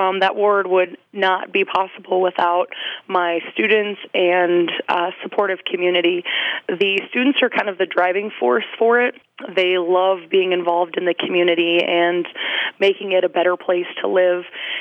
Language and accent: English; Lemmon, South Dakota, United States; growing up in Lemon, South Dakota, my mother was very adamant that we should be involved in organizations.